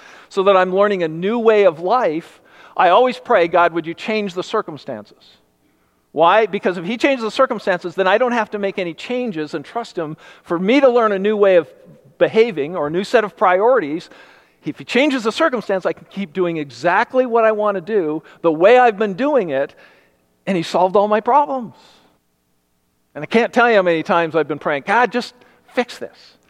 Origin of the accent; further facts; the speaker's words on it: Canada; born there; even though I was born in Canada